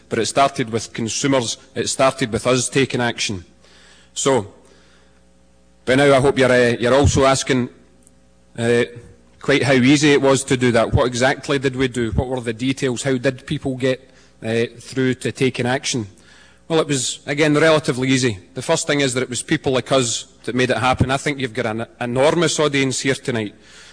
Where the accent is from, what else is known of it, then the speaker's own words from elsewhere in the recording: Scotland, United Kingdom; I'll just repeat that I'm from Scotland.